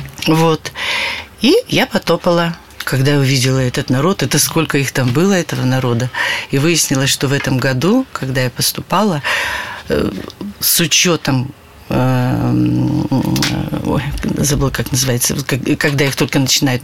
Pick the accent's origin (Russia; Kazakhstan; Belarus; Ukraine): Ukraine; А она тоже с Украины.